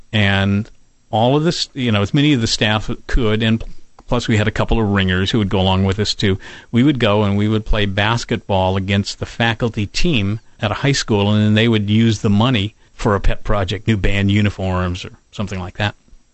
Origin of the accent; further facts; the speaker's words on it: Los Angeles, California, United States; back in Los Angeles, my hometown, where I grew up in the Los Angeles area